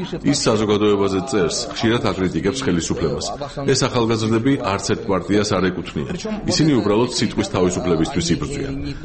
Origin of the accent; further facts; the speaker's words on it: Baku, Azerbaijan; now in Tbilisi, Georgia; მე ბაქოში დავიბადე და გავიზარდე და როცა სხვაგან ვარ ხოლმე, სულ მენატრება ჩემი ქალაქი.